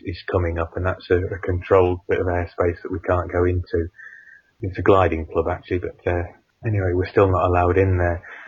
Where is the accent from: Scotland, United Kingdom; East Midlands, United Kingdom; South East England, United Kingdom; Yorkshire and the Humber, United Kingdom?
East Midlands, United Kingdom; I'm actually from Nottinghamshire as a young lad.